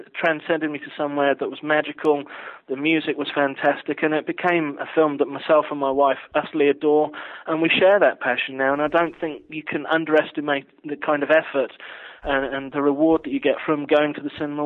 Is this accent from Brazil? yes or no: no; England, United Kingdom; born there; I was born in the north of England, actually